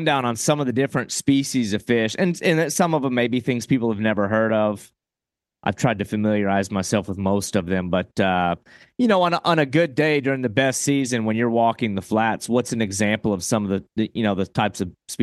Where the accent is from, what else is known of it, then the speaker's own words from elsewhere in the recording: Florida, United States; Like my home state of Florida.